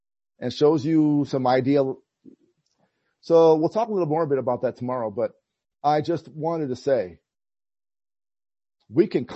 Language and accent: English; United States; And when I say, I'm American, they'll say, and this is multiple people in different states, will say, you can't be American.